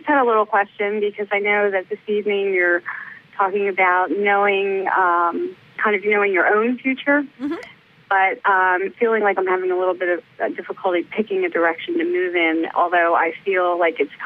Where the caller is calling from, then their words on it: Pennsylvania, United States; In Pennsylvania.